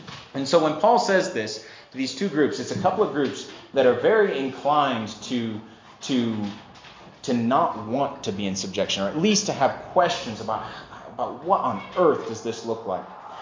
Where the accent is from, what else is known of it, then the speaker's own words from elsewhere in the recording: Winfield, Kansas, United States; my hometown of Winfield in Kansas is mandating a mask policy right now.